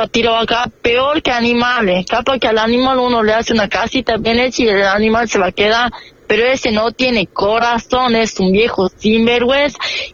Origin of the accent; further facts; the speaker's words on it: Catamarca, Argentina; Yo, como catamarqueña, nacida y criada en mi tierra